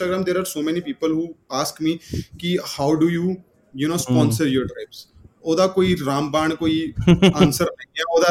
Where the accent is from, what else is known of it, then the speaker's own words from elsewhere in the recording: Chandigarh, India; ਮੈਂ ਚੰਡੀਗੜ੍ਹ ਤੋਂ ਹਾਂ